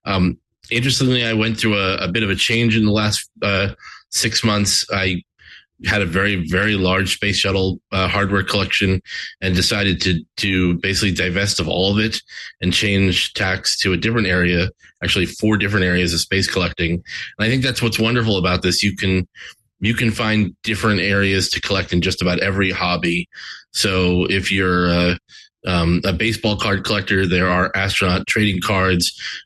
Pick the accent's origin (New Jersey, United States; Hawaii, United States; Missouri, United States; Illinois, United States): New Jersey, United States; I grew up in New Jersey, had a strong interest in space when I was a kid, but there's not a lot of space in New Jersey, or at least there wasn't back in the 80s.